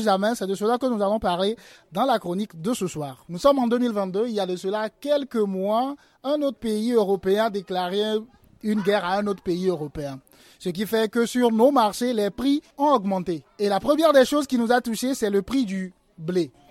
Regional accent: Niger; chez nous au Niger, nous avions quand même de la terre, de l'espace et Dieu merci de l'eau.

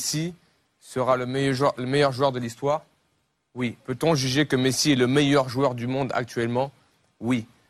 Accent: Senegal; Je suis sénégalais

